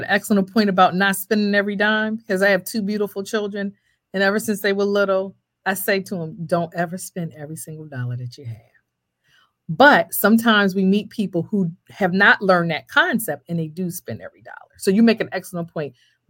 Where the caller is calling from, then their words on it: Delaware, United States; coming from Delaware. I know you're probably thinking, where is Delaware? We're the first state, and that's where I'm coming from.